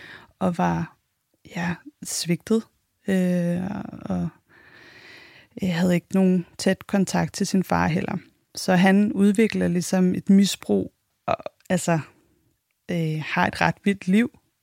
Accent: Copenhagen, Capital Region of Denmark, Denmark; Jeg blev født i 1984. Jeg er københavner.

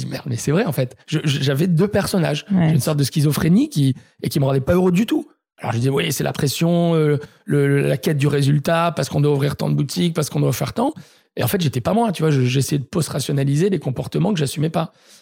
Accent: Marseille, Provence-Alpes-Côte d'Azur, France; moi, je suis marseillais

